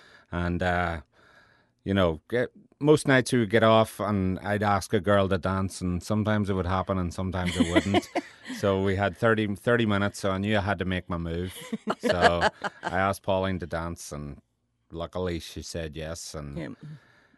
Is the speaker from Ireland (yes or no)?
yes; Ireland; now in United States; Yeah, growing up in Ireland, I mean, we grew up in the 70s and 80s